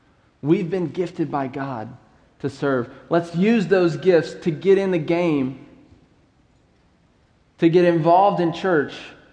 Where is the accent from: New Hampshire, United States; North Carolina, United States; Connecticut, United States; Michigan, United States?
North Carolina, United States; To go back to my childhood again, I grew up in North Carolina, like I said, and Durham Bulls isn't the only game in town.